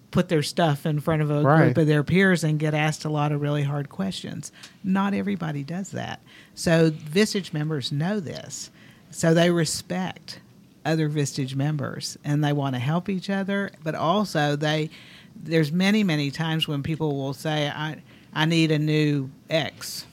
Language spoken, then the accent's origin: English; the South, United States; You know, I grew up in the South. I had years of charm school.